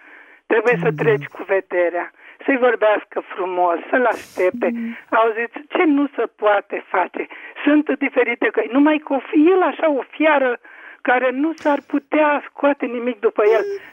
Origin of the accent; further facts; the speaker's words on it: Curteșoara, Olt County, Romania; eu am 74 de ani, sunt din Olt, din Curteșoara, Olt.